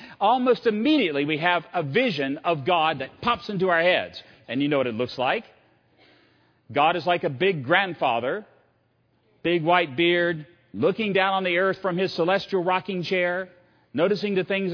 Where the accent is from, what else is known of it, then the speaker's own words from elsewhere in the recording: Virginia, United States; Now, I come from Virginia. And I hate to tell you this, but we have the best state flag in the Union.